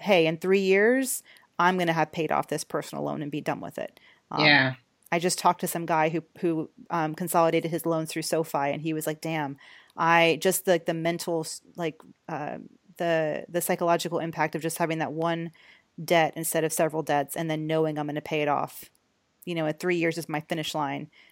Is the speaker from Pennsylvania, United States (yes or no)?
no; Georgia, United States; now in New York, United States; So I'm from Georgia. You guys know this. Georgia girl. I still like living in New York.